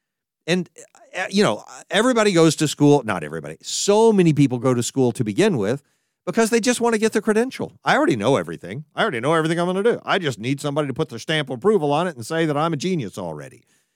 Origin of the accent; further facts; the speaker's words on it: Texas, United States; Now, I'm from Texas, so I can make fun of my own accent and just let it out every once in a while.